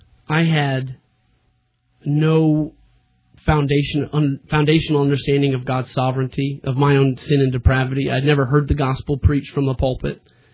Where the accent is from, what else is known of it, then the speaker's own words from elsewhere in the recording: Florida, United States; And my wife was a little hesitant about leaving the South, and we're from Florida originally, so moving all the way across the country.